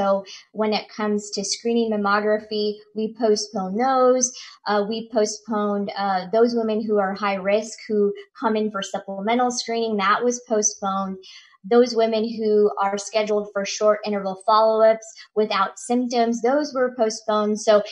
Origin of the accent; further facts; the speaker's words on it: Chillicothe, Missouri, United States; I'm originally from Chillicothe, Missouri, so I thought I was going to go home, practice primary care with a focus on women's health